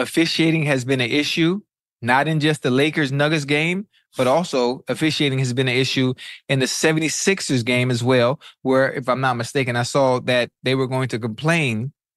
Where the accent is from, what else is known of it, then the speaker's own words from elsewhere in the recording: Miami, Florida, United States; I'm from Miami. You know, I'm a Dolphins fan.